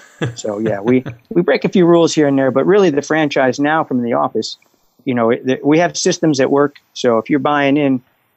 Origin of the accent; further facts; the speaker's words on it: New Jersey, United States; also born or lived in Kansas; I'm from Jersey. I can do this in Kansas.